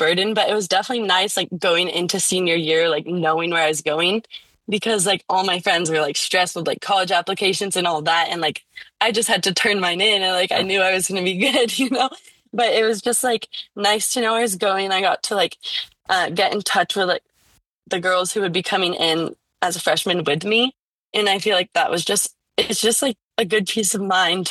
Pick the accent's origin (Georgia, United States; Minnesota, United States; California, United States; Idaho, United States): California, United States; I definitely want to stay inside California because I'm from Orange County.